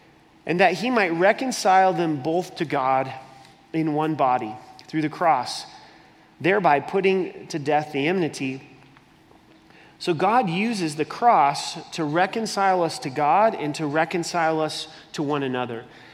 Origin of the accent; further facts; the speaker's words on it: Oregon, United States; I'm from the Promised Land. I don't know if you realize that. It's Oregon. That's where I'm from, right? They give out flannels like they're going out of style out there, right? But that's a part of who I am.